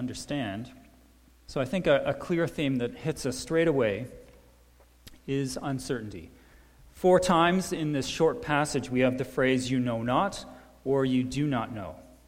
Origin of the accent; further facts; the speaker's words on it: Niagara-on-the-Lake, Ontario, Canada; In my hometown, I grew up near Niagara-on-the-Lake